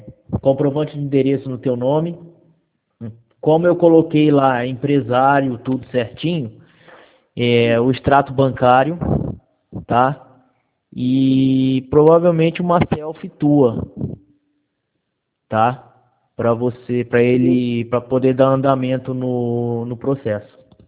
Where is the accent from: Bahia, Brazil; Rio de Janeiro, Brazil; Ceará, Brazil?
Rio de Janeiro, Brazil; o pessoal me conhece muito como carioca só.